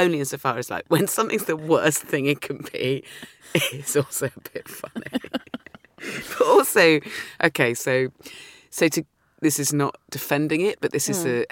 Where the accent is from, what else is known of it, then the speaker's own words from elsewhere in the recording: South West England, United Kingdom; So when I was growing up in Dorset, when you're like 8 or 9, and we all had to bring in artifacts from our grandparents